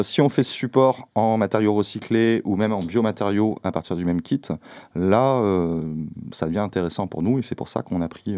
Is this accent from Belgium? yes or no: no; Rennes, Brittany, France; En tant que Rennais